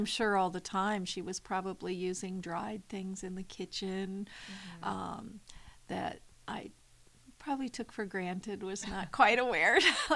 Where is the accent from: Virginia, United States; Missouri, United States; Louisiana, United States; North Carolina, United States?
Virginia, United States; Covington; also born or lived in Alexandria; I was born in Alexandria, Virginia, so the city. But I spent most of my growing up in Covington, Virginia, with my grandmother and grandfather.